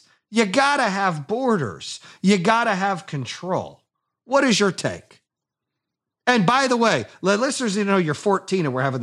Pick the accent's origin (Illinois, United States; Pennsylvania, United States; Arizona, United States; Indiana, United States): Arizona, United States; I grew up in Arizona. I have a lot of Hispanic friends where their parents did it the right way.